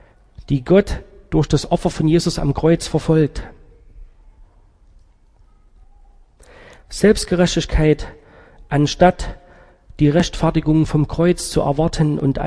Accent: Saxony, Germany; ich habe so eine Bildungslücke geschlossen, die man als Sachse eigentlich nicht haben sollte.

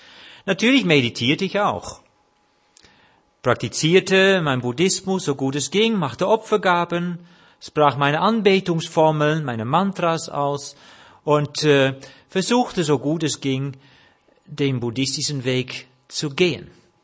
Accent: Netherlands; Dabei bin ich doch Holländer.

